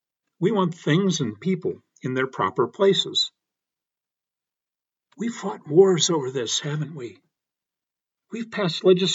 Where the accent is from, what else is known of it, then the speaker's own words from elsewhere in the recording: Broomfield, Colorado, United States; In my growing up in Broomfield, the spaces were also not marked explicitly.